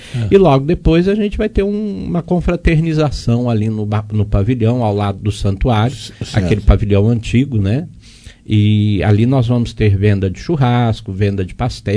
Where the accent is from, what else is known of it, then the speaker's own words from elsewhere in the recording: Guaxupé, Minas Gerais, Brazil; bispo da minha cidade natal, né? Guaxupé. Eu sou guaxupeano, né?